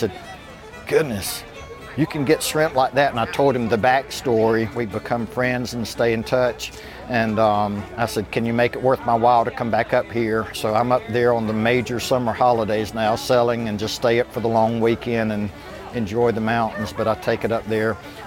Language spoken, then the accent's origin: English; Vidalia, Georgia, United States; I'm from Vidalia. I go down and pick up on Friday and drive up. I sell in Macon, Lake Oconee, Dublin sometimes, and then here at the market in Atlanta.